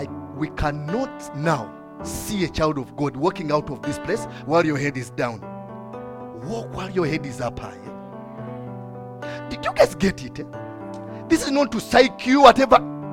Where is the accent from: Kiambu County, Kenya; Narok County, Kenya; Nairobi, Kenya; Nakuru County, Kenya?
Kiambu County, Kenya; Kiambu; Me, I come from Kiambu. Okay. All Kiambu people here are very good people.